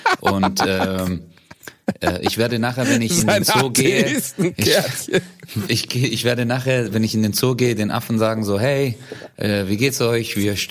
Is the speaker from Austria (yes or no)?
no; Turkey; now in Germany; ich komme aus der Türkei. Da war es immer warm.